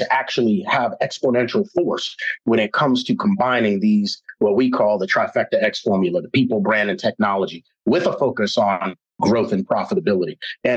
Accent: New York City, New York, United States; born there; now in South Florida, United States; we moved down from New York City. I was born in Harlem, and it was rough back in the day. It ain't the Harlem of today.

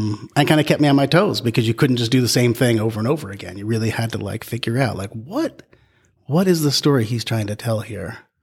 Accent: Pennsylvania, United States; I grew up right outside of Pittsburgh.

